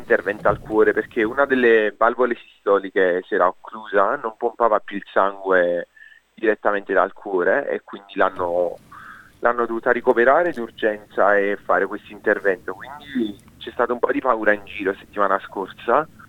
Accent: Bacoli, Campania, Italy; io non sono proprio di Napoli, sono di un piccolo regione un po' più fuori da Napoli. Entrando nel dettaglio di dove vengo, casualità vuole che la signora viene dalla stessa regione da cui vengo io, da Bacoli.

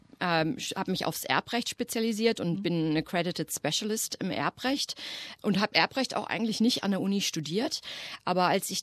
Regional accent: Flensburg, Schleswig-Holstein, Germany; moved away as an adult; now in Australia; Also ich bin 1995 nach Australien ausgewandert. Ich komme ursprünglich aus Flensburg, an der dänischen Grenze. Bin da zur Schule gegangen, ich habe eine Waldorfschule besucht und habe dann in Passau in Bayern Jura studiert.

